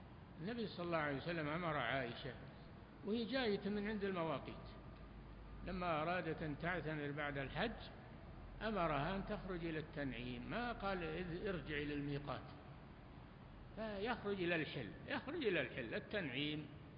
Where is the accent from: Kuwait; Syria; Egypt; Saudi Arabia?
Saudi Arabia; Taif, Makkah Province; اسأل أهل الطائف، أنا من من أهل الطائف.